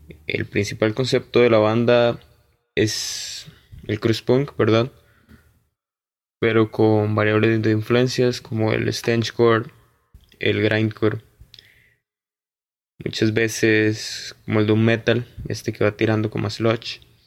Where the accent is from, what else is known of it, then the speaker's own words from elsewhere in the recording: Costa Rica; Somos de Costa Rica.